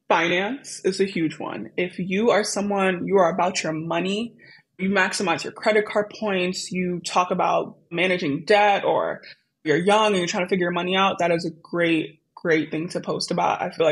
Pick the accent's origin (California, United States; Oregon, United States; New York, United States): New York, United States; Brooklyn; I'm not going to lie. I'm from Brooklyn.